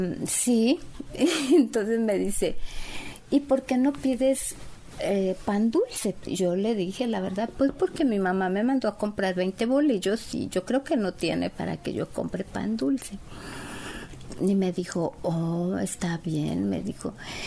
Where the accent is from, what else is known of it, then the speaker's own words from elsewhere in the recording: Tabasco, Mexico; En Tabasco. Yo soy tabasqueña.